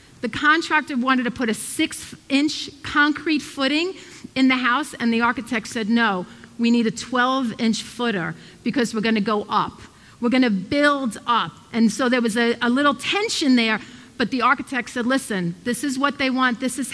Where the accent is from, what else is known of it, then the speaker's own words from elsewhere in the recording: Brooklyn, New York, United States; I grew up in Brooklyn.